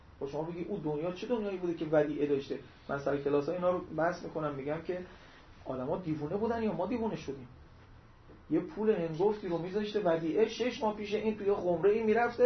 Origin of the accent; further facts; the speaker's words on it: Khuzestan, Iran; من بچه خوزستانم،